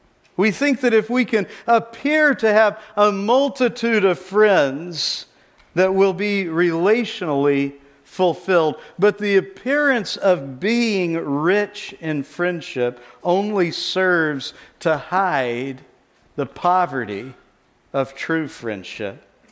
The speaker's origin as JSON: {"language": "English", "region": "Gulf Coast", "country": "United States", "tie": "born or raised there", "said": "I grew up on the Gulf Coast near Louisiana where we ate barbecued crab fresh out of the Gulf of Mexico."}